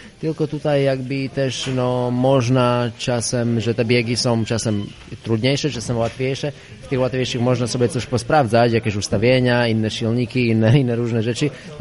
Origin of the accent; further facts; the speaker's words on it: Žarnovica, Banská Bystrica Region, Slovakia; Polish is a second language; mogę reprezentować mój jakby ojczyzny klub, w którym się wychowałem, słowacką Żarnowicę